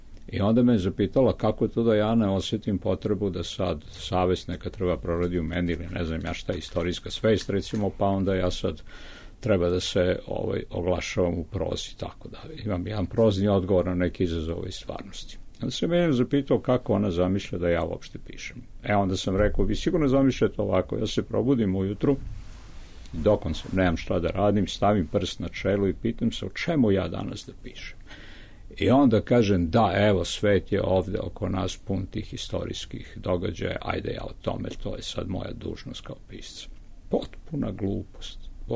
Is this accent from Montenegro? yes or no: no; Serbia; moj maternji jezik srpski. Ja sam samo netipičan srpski pisac, ali ja sam duboko, duboko srpski pisac